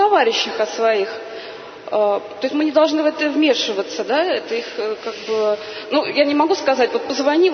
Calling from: Moscow, Russia; я из Москвы.

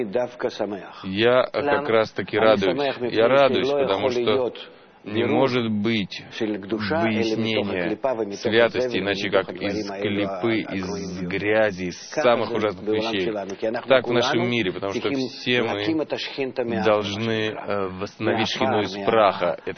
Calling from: Netanya, Central District, Israel; я из Натании.

